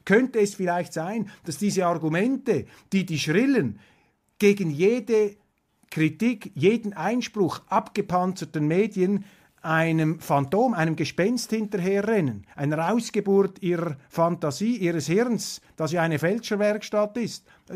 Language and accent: German; Switzerland; Ich weiß, da sollte man sich als Schweizer vielleicht jetzt etwas zurückhalten in der Kommentierung.